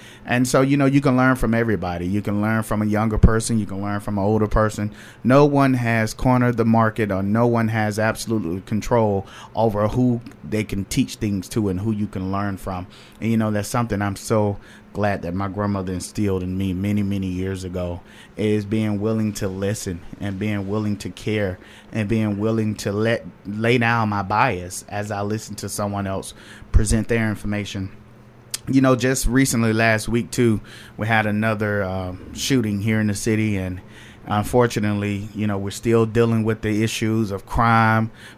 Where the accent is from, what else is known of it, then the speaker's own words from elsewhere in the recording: Macon, Georgia, United States; and you know, I'm from the Macon area.